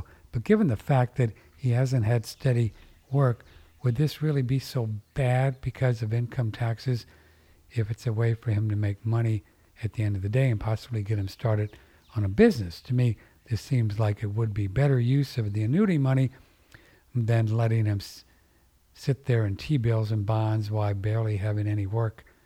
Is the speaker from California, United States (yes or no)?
yes; California, United States; I was born in California and lived here all my life over the past 60 years. I'm 71 now.